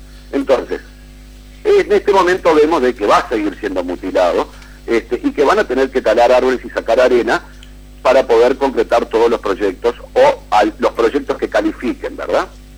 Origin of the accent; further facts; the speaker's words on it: Uruguay; somos todos los uruguayos que vivimos en este país.